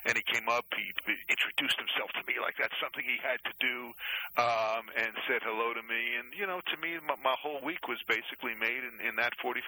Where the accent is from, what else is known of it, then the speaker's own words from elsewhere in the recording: Long Island, New York, United States; I grew up in Long Island as a Pirate fan because my dad was a Pirate fan.